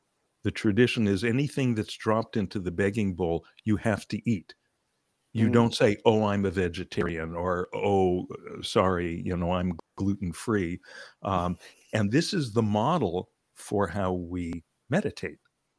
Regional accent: Westbury, New York, United States; I was a little kid growing up in Westbury, Long Island

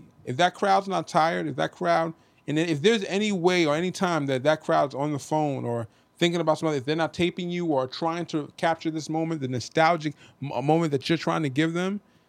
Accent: New Rochelle, New York, United States; I'm from New Rochelle, New York, bro.

